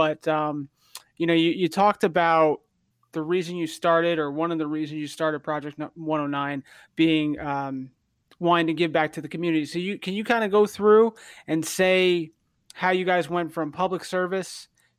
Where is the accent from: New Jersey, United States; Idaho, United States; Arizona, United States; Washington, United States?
New Jersey, United States; I mean, I grew up in New Jersey, but the weather up in Connecticut was totally something different.